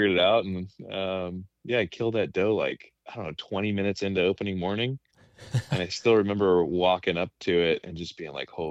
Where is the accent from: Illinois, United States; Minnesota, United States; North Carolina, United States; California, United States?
California, United States; And I grew up in Southern California. I'd like to think that I'm probably the last generation that got to experience like an outdoors oriented, you know, hunting oriented Southern California.